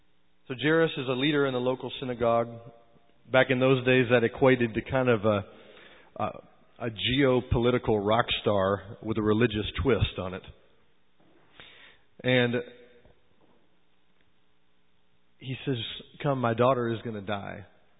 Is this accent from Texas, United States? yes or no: yes; Gunter, Texas, United States; I am from Texas, outside of Gunner, Texas, between Gunner and Sherman.